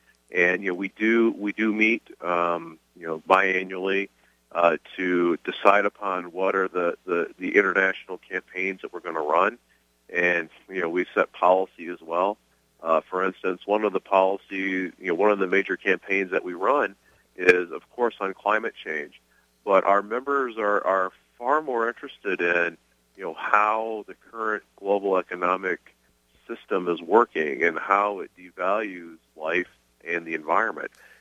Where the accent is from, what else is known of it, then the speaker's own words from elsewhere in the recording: Michigan, United States; So I grew up in Southwest Michigan. In a rural community.